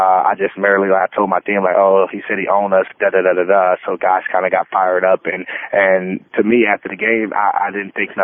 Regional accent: Philadelphia, Pennsylvania, United States; I grew up in Philadelphia, and I'm in North Philadelphia, which is definitely not the safest to be raised

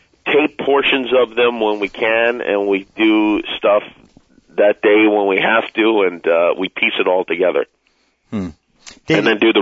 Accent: Las Vegas, Nevada, United States; I grew up in Las Vegas.

